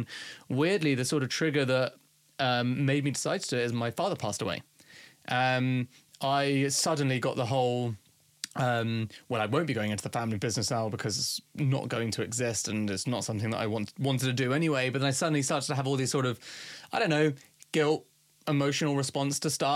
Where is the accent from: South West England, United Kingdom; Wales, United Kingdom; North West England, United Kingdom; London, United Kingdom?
London, United Kingdom; I just have a potty mouth. I can't help it. I grew up in London.